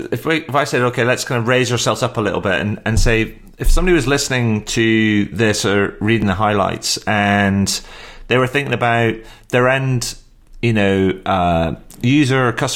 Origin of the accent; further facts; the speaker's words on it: Scotland, United Kingdom; also born or lived in Yorkshire; Because I used to live in Yorkshire, although I'm originally from Scotland, so we like things from up north.